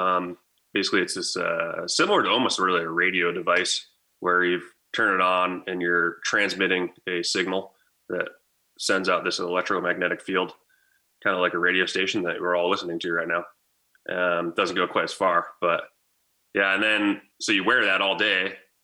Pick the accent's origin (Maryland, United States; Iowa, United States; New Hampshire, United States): New Hampshire, United States; now in Alaska, United States; Born and raised in New Hampshire. Been in Alaska for like 14 years now though